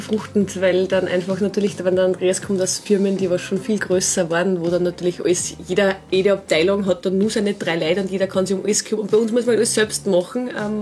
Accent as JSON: {"language": "German", "town": "Steyr", "region": "Upper Austria", "country": "Austria", "tie": "born or raised there", "said": "wir sind aus Steyr. Mhm. Das Elternhaus steht aber genau über der Grenze in Niederösterreich. Wir identifizieren uns aber beide in Steyr, weil wir da einfach groß geworden sind."}